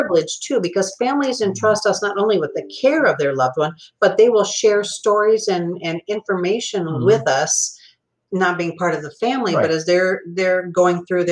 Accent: Iowa City, Iowa, United States; I grew up in Iowa City, so a lot of times these are people that I've grown up with or known.

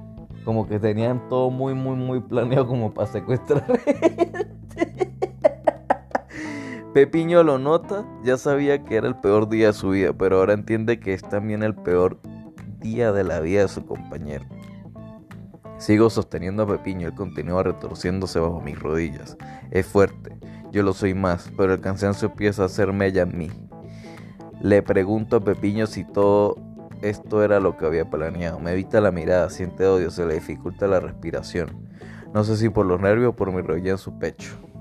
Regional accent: Venezuela; yo fui criado en Venezuela

